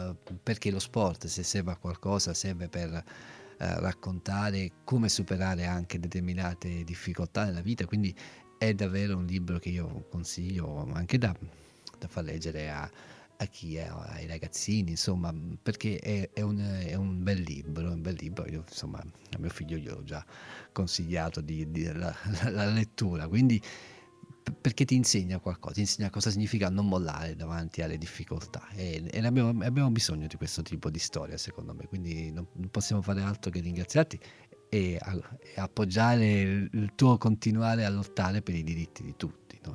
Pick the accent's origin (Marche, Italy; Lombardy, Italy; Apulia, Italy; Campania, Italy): Campania, Italy; Naples; dal mio punto di vista, da napoletano